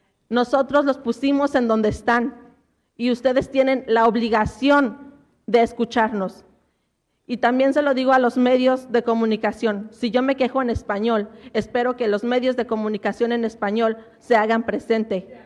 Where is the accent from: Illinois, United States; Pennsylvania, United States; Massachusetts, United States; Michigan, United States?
Illinois, United States; Chicago; English is a second language; I'm from Gage Park neighborhood.